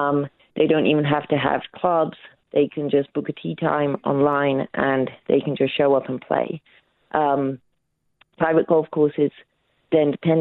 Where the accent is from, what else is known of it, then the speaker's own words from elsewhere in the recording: Bristol, South West England, United Kingdom; now in United States; I grew up in Bristol, England